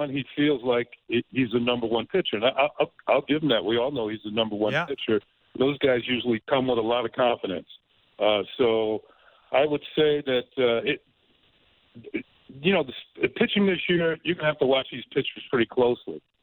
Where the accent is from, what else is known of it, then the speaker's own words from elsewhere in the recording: New York, United States; even though I grew up in New York and I remember playing baseball in the snow in high school